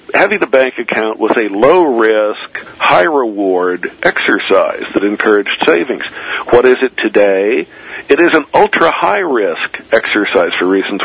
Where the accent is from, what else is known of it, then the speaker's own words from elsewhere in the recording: Redlands, California, United States; I'm a fellow Californian, of course. I'm just from Redlands instead of Redding.